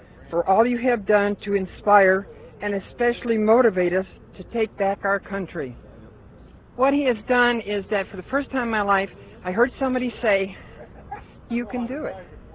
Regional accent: Lafayette, Indiana, United States; I'm from Lafayette, Indiana, state Hoosier country, and Purdue proud.

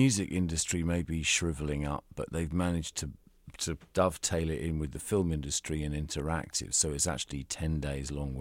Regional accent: London, United Kingdom; born there; we went past where I was born in Paddington.

